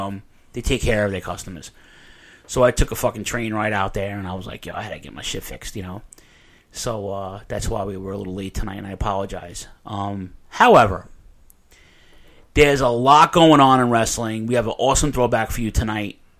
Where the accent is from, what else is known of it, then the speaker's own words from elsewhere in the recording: New York, United States; You know, and New York, listen, I'm from New York.